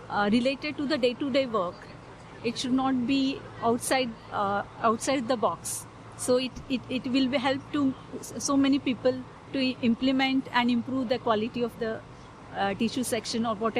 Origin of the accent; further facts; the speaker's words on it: India; I'm come from India, uh-huh.